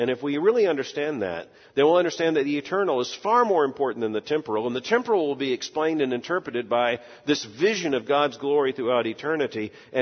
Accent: Florida, United States; Growing up in Florida, never had to have a top coat. Living here, you need one.

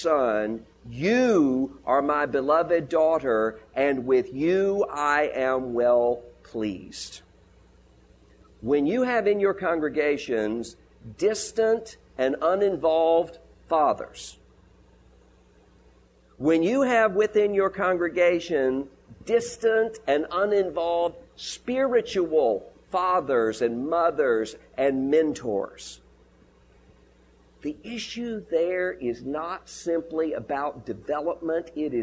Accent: Mississippi, United States; And we found ourselves sitting at the table with a pastor from my home state of Mississippi.

